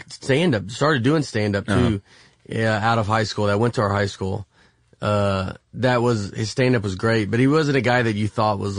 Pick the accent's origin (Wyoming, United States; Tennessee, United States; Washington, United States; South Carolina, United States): Tennessee, United States; Nashville; I was born downtown Nashville.